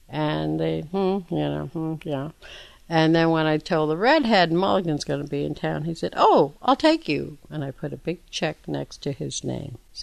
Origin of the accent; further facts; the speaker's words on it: New York, United States; It was fun growing up in New York and being young in New York in those days.